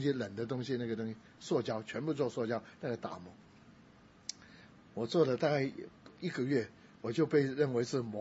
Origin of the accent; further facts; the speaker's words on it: Guangdong, China; 当然我本身是广东人啊，这没有错，在餐馆比较容易一点，不过其实也很难，因为他们广东人都讲台山话，跟我们广州话是不一样，我听不懂他讲什么。